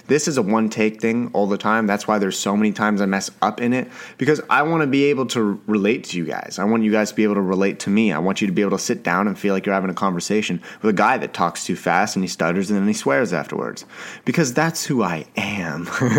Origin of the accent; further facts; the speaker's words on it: Canada; Sorry, I am a Canadian boy.